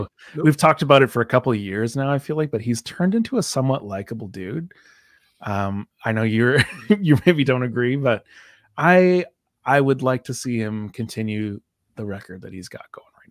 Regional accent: Canada; So I mean, I'm Canadian, so I haven't, but that's fine.

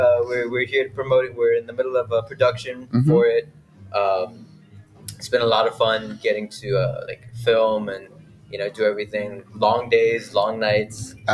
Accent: McAllen, Texas, United States; I am from McAllen, Texas, and born and raised.

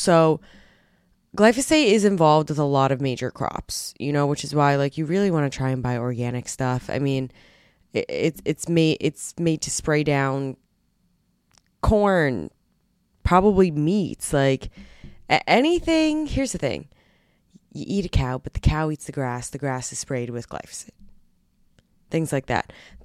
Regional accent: New Jersey, United States; I'm from Jersey.

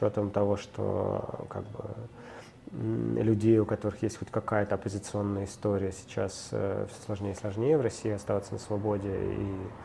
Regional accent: Ukraine; Я вырос на Украине

